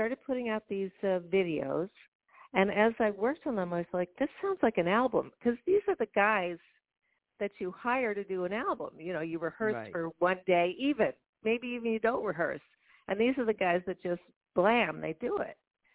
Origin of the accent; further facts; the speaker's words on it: Manhattan, New York, United States; I grew up in Manhattan, so I was down there, you know.